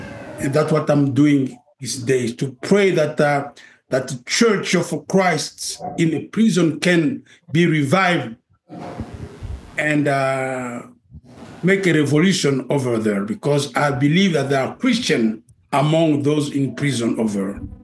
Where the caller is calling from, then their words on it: Arizona, United States; Hi. I'm calling from Arizona, and I want to say happy Easter to everybody.